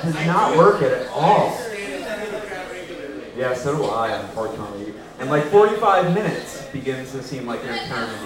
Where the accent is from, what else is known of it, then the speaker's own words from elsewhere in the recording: Arizona, United States; I grew up in Arizona, and they don't fuck chickens down there.